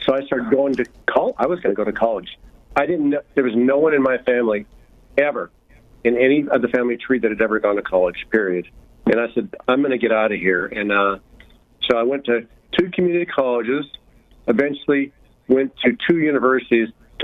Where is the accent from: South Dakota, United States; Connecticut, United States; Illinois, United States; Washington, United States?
Washington, United States; Well, I came originally from Washington State, a tiny town on the Great Peninsula known for lumber products.